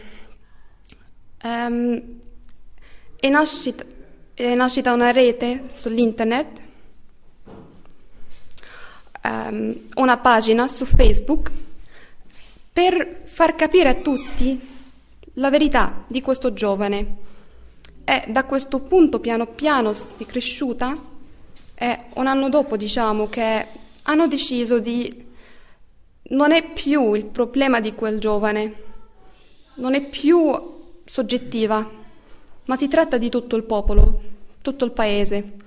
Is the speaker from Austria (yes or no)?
no; Cairo, Cairo Governorate, Egypt; Italian is a second language; now in Italy; ho studiato l'italiano in Egitto per 5 anni, diciamo.